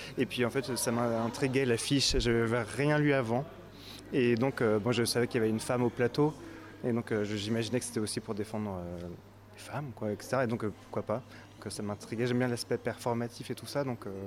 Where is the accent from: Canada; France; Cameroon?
France; qu'on est français et un peu, des fois, un peu, peut-être un peu plus coincé